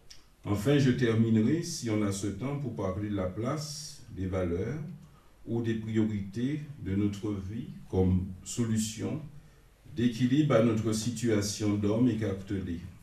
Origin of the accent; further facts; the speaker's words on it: Guadeloupe, France; nous venons de la Guadeloupe. Et nous servons le Seigneur depuis quelques années en France